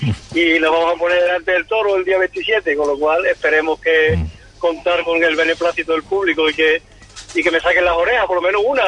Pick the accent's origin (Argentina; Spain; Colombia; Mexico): Spain; Huelva, Andalusia; born there; Yo nazco en Huelva